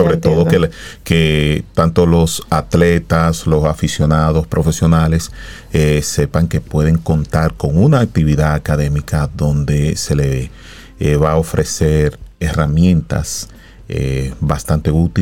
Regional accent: Dominican Republic; De los tres psicólogos deportivos que somos dominicanos

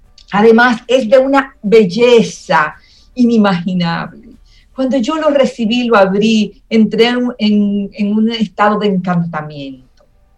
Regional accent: Dominican Republic; Un tema que no se quiere tocar mucho y que negamos como dominicanos.

